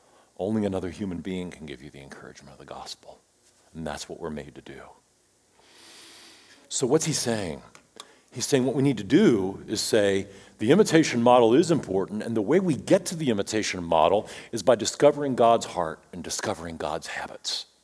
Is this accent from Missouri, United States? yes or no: no; Richmond, Virginia, United States; growing up in Richmond, Virginia, with a Southern gentleman as a father